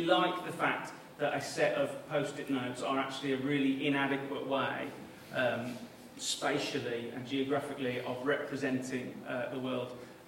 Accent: England, United Kingdom; and I'm from England.

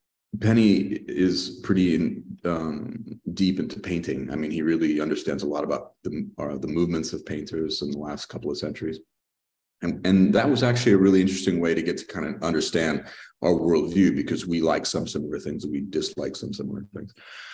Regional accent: Arizona, United States; born there; Well, I was born in Arizona.

